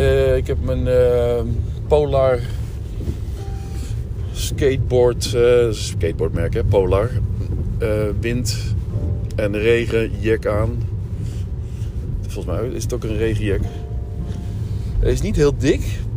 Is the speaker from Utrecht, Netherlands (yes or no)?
no; Borculo, Gelderland, Netherlands; born there; Ik ga nu naar mijn geboorteplek. Borculo. En ik ben geboren aan de Beethovenstraat 12 in Borculo. Ik ging naar de Zwijgerschool, Willem de Zwijgerschool in Borculo.